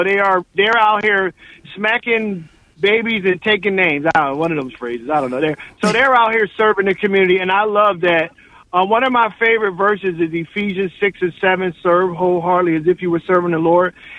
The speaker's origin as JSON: {"language": "English", "town": "Philadelphia", "region": "Pennsylvania", "country": "United States", "tie": "born or raised there", "said": "My mother used to work in a medical facility in the middle of the projects where I grew up in East Falls"}